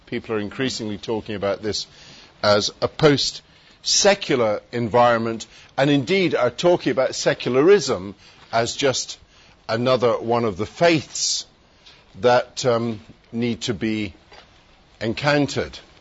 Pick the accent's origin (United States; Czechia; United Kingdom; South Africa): United Kingdom; England; also born or lived in India / Scotland; I was born in India of missionary parents. My folks were church planters in India, and then when I was quite young in Scotland, and then latterly in England.